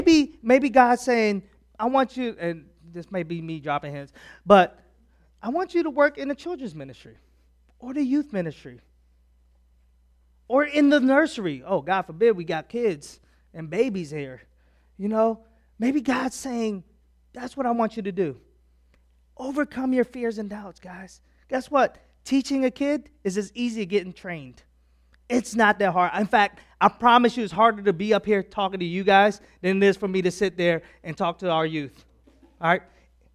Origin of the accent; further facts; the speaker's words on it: Philippines; I don't speak Spanish at all. All right, I'm from the Philippines